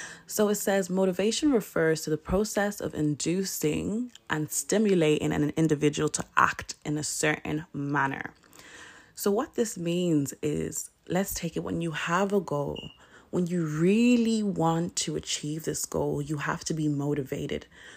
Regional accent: Ireland; moved away as an adult; now in United Kingdom; I was raised in Ireland. I'm from Ireland and moved over to UK when I was 18. So Ireland is basically my home.

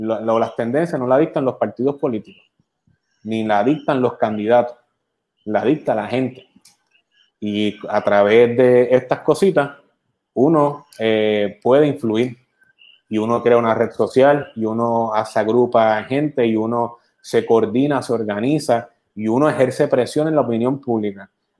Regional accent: Puerto Rico; fomentar que Puerto Rico sigamos siendo y hablando en español, pensando en español y siendo puertorriqueños primero siempre

